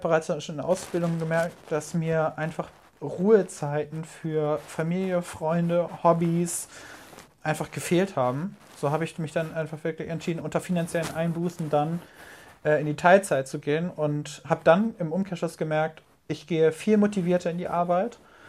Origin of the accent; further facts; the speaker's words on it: Itzehoe, Schleswig-Holstein, Germany; Ich komme gebürtig aus Itzehoe